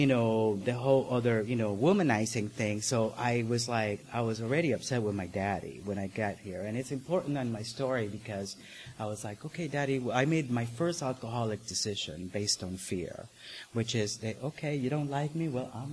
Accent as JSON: {"language": "English", "country": "Nicaragua", "said": "I'm originally from Nicaragua, from Central America."}